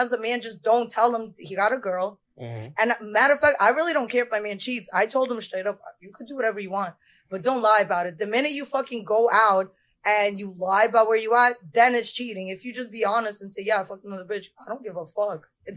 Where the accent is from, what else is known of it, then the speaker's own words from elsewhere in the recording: Moscow, Russia; English is a second language; I'm from Moscow. Shit. I was born there. And I still have a Russian passport and an American one.